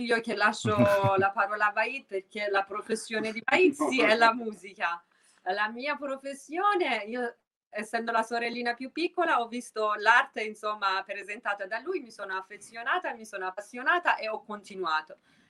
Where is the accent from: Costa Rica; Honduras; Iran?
Iran; Isfahan; Italian is a second language; moved away as an adult; now in Italy; Noi siamo nati a Isfahan, cresciuti a Isfahan. All'età dopo diciamo le scuole obbligatorie, dopo il diploma, per prima io ho deciso di venire in Italia per motivi di studio